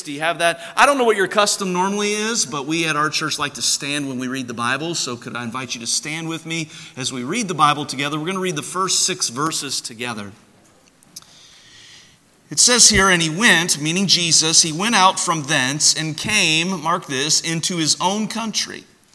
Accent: Cincinnati, Ohio, United States; I grew up in Cincinnati, Ohio. That's where I'm originally from, and my mom and dad still live there, and my sister lives there

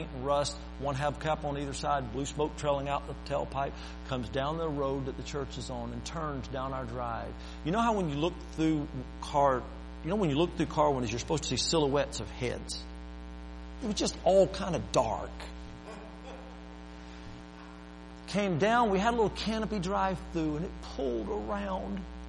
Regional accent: Alabama, United States; born there; Lord, I know I was born in Alabama, but please.

